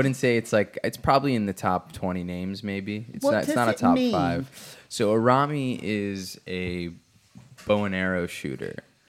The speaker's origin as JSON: {"language": "English", "town": "Rutherford", "region": "New Jersey", "country": "United States", "tie": "born or raised there", "said": "I grew up in... It's really right outside New York, a town called Rutherford"}